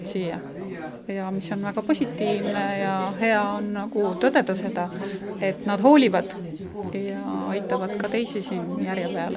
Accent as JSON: {"language": "Estonian", "region": "Saare County", "country": "Estonia", "tie": "born or raised there", "said": "ma olen siin sündinud ja üles kasvanud ja selles samas koolimajas alustasin mina oma kooliteed."}